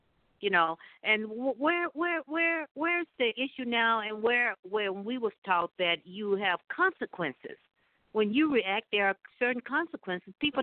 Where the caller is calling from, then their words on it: Glendale, Arizona, United States; I'm calling from Glendale, Arizona.